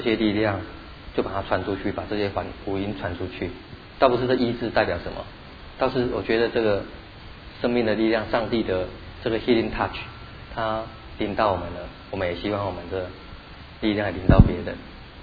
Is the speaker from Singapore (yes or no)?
no; China; 那我也不晓得当时他去我们中国人讲的